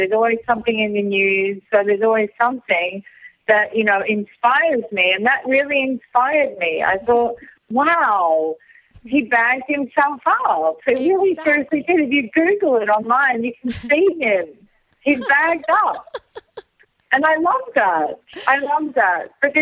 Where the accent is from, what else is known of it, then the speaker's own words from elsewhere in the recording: Australia; being Australian, and the fucking flip-flops.